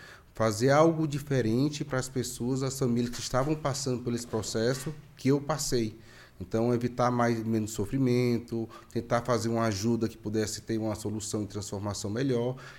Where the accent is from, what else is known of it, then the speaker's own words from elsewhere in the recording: Fortaleza, Ceará, Brazil; now in João Pessoa, Brazil; eu tinha morado em Fortaleza antes, né? Porque eu sou de Fortaleza, só que eu tinha me mudado para João Pessoa.